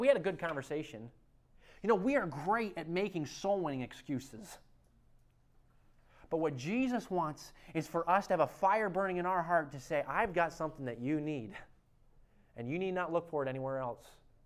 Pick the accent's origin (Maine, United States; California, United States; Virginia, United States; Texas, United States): Maine, United States; and he grew up in Cincinnati, and I grew up in Maine.